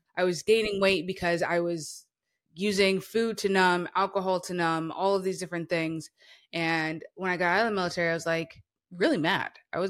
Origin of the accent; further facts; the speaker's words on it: Marietta, Georgia, United States; was Marietta, Georgia. Okay. And so I knew that when I lived there, that this was not it.